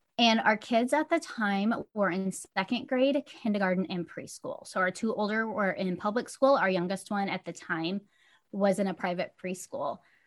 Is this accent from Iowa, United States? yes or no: yes; Iowa, United States; So that's a little bit about me. We're from Iowa.